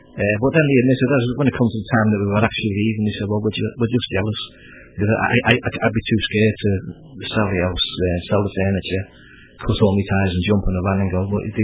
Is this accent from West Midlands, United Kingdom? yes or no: no; Edinburgh, Scotland, United Kingdom; I was brought up in Edinburgh, but every year we'd come back to my mother's side of the family, the Scousers and Irish, and my dad's side is from Edinburgh and the Isle of Skye.